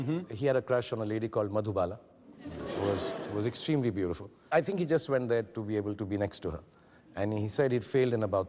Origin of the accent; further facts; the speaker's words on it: Delhi, India; born there; Yeah, I was born in Delhi.